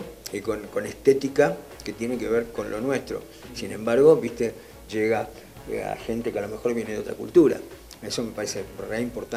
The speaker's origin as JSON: {"language": "Spanish", "country": "Argentina", "said": "también soy argentino"}